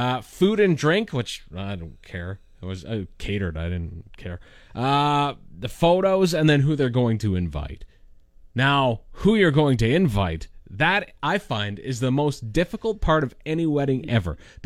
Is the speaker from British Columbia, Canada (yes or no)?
no; Lanigan, Saskatchewan, Canada; I thought it would either be in her hometown of Kennedy or my hometown of Lanigan.